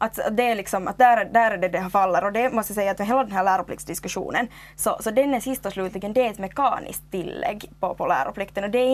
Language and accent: Swedish; Porvoo, Uusimaa, Finland; i min hemkommun Borgå, därifrån jag ursprungligen